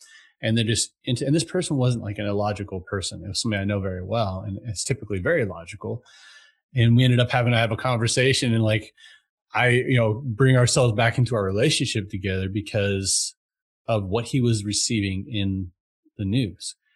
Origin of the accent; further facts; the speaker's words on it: California, United States; I grew up in California.